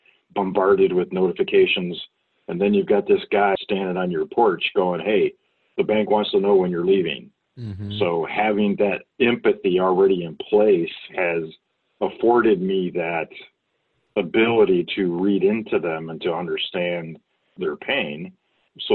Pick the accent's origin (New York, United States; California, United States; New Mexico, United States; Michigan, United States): Michigan, United States; Detroit; Of course, I grew up in Detroit where all the cars are made.